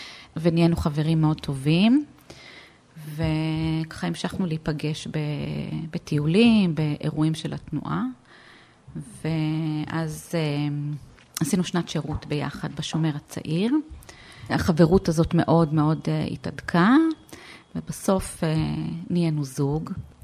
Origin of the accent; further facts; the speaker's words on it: Shomrat, Northern District, Israel; אני במקור משומרת